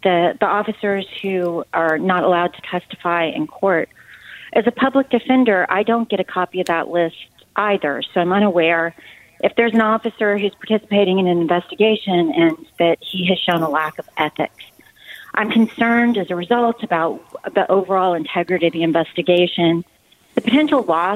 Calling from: Maryland, United States; my cell phone says Annapolis, but I'm actually calling from Prince George's County.

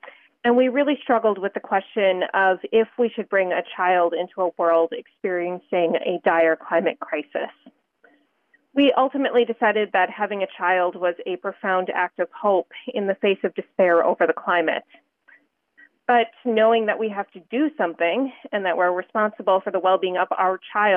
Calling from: Washington, District of Columbia, United States; I'm calling from Washington, D.C.

